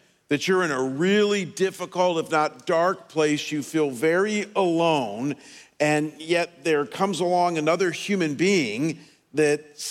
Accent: Cleveland, Ohio, United States; back in my hometown of Cleveland in the summer of 86

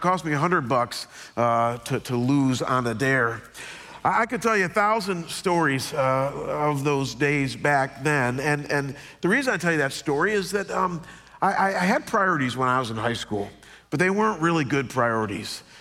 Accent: Midwest, United States; I come from the Midwest, and growing up, we had only two categories of sickness: cold and flu.

